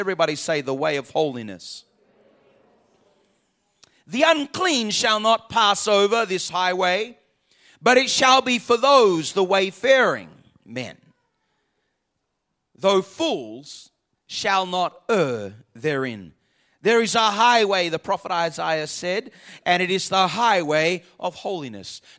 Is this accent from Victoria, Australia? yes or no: yes; Melbourne, Victoria, Australia; born there; I'm from Melbourne, so, well, when I was born there.